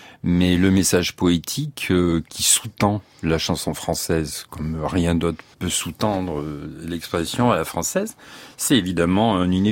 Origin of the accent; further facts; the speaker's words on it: Auvergne-Rhône-Alpes, France; accent: Auvergnat; Oui, mais j'ai l'accent auvergnat aussi et puis j'ai une sorte de. Ça traîne un peu.